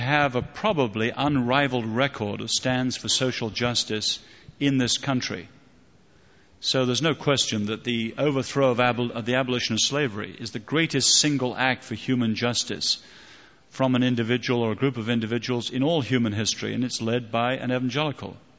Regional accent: England, United Kingdom; I'll speak as an Englishman

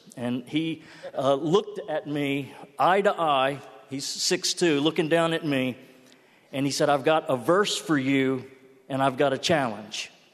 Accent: Corpus Christi, Texas, United States; I grew up in Corpus Christi, Texas, far south Texas, long hair, surfer, that culture, everything that goes

